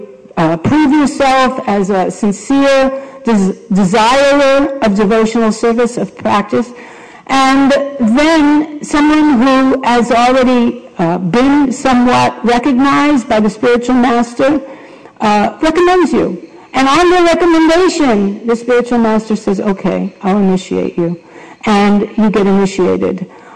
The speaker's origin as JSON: {"language": "English", "town": "Brooklyn", "region": "New York", "country": "United States", "tie": "born or raised there", "said": "How would we know, growing up in Brooklyn, going to Samuel J. Tilden High School"}